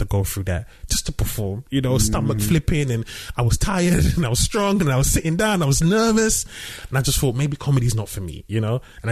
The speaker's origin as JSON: {"language": "English", "region": "London", "country": "United Kingdom", "tie": "born or raised there", "said": "growing up in London as a Nigerian."}